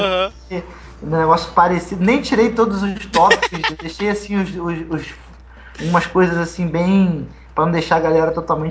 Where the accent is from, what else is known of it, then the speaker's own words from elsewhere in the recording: Rio de Janeiro, Brazil; só porque eu sou carioca e isso faz parte do meu sangue.